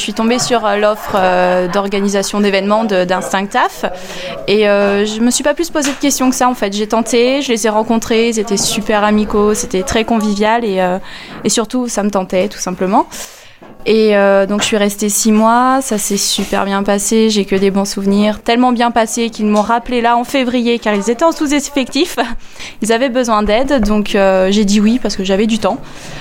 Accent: Domessin, Auvergne-Rhône-Alpes, France; Domessin.

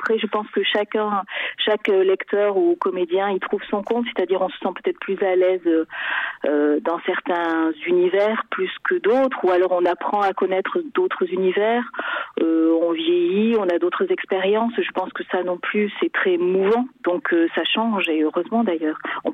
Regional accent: Nouvelle-Aquitaine, France; Moi, pour ma part, je viens du Pays Basque, donc une petite ville de province.

